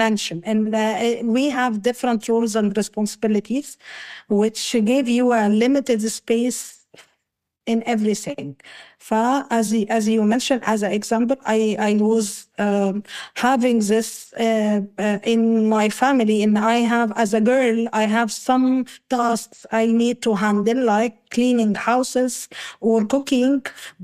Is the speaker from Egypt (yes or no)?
yes; Cairo, Cairo Governorate, Egypt; English is a second language; Yes, which where I was in privilege because I were living in the city.